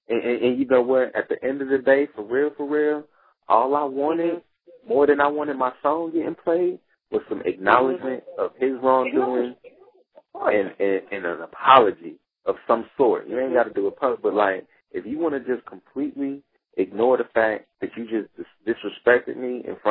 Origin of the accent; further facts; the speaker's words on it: St. Louis, Missouri, United States; because I'm from St. Louis, they from St. Louis, but play my shit too.